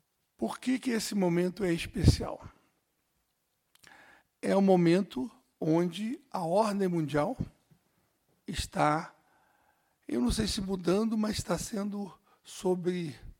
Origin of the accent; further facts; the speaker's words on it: Rio de Janeiro, Brazil; Se bem que eu gostaria do Rio, porque eu sou do Rio.